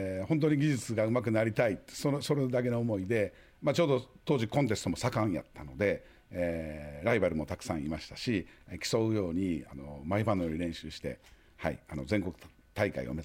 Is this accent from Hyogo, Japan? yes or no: yes; Kakogawa, Hyogo, Japan; そうなんですよ。小さい頃からここ